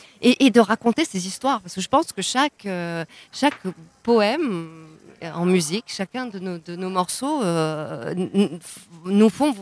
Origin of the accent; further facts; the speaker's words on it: France; also born or lived in Serbia; j'ai grandi en France.